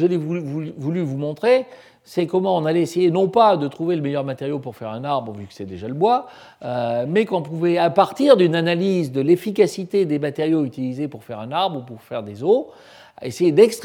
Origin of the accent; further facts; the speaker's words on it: Auvergne-Rhône-Alpes, France; Je suis Auvergnat, je tiens à préciser.